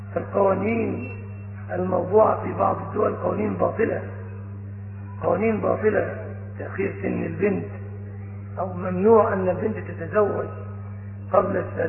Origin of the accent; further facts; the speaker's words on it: Egypt; عندنا في مصر